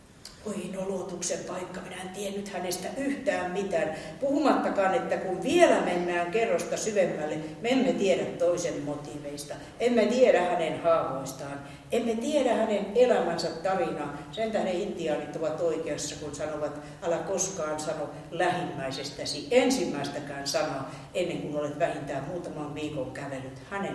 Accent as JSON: {"language": "Finnish", "town": "Rauma", "region": "Satakunta", "country": "Finland", "tie": "born or raised there", "said": "Minä olen Raumalta syntyisin ja meistä raumalaisista sanotaan sillä tavalla"}